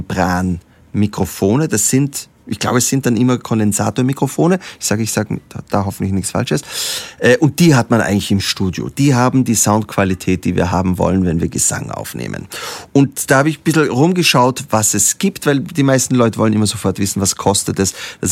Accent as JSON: {"language": "German", "country": "Austria", "said": "weil ich bin Österreicher und die Firma"}